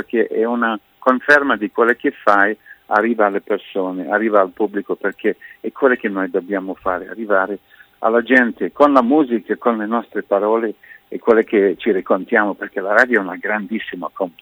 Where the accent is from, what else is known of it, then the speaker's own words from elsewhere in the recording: Scotland, United Kingdom; vabbè, io sono scozzese, mi dici pure gratis, lo voglio ancora di più.